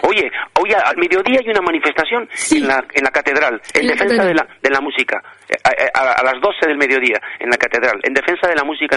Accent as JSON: {"language": "Spanish", "region": "Basque Country", "country": "Spain", "said": "como vasco he solido decir, que el pueblo vasco mantiene su lengua desde hace miles de años"}